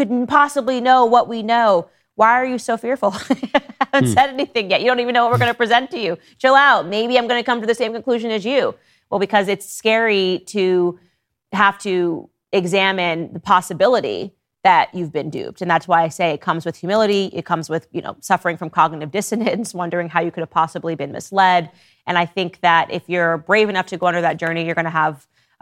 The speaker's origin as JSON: {"language": "English", "region": "Connecticut", "country": "United States", "tie": "born or raised there", "said": "I grew up in Connecticut"}